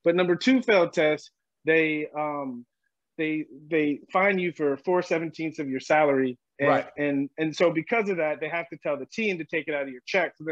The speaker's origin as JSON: {"language": "English", "town": "San Diego", "region": "California", "country": "United States", "tie": "born or raised there", "said": "And I grew up in San Diego, so it was around."}